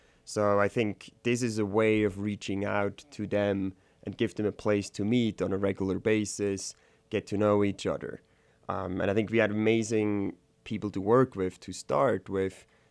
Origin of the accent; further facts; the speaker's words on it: Switzerland; now in United States; I grew up in Switzerland.